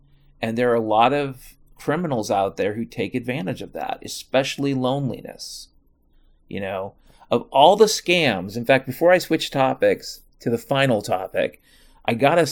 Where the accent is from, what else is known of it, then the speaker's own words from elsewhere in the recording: Washington, United States; born there; I can tell you I was born in Washington State a long time ago. I'm almost 50 years old.